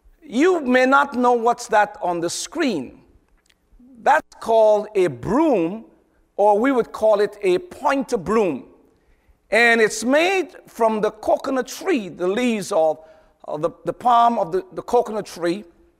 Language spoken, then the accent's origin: English; Guyana; where I was born in Guyana